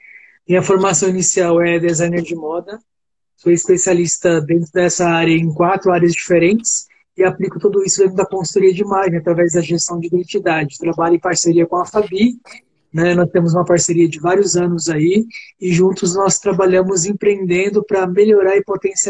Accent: São Paulo, Brazil; now in Brasília, Brazil; Então eu venho de São Paulo. Estou aqui em Brasília há 8 anos, e nesses 8 anos, 5 deles foram no

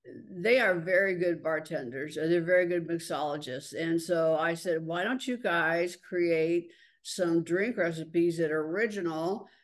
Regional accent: Indianapolis, Indiana, United States; I'm from Indianapolis and I've lived here most of my life. I've worked here most of my life.

